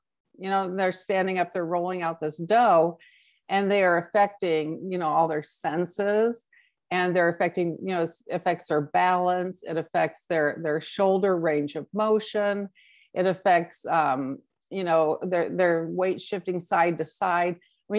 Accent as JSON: {"language": "English", "country": "United States", "said": "I know that our country, I'm from the United States"}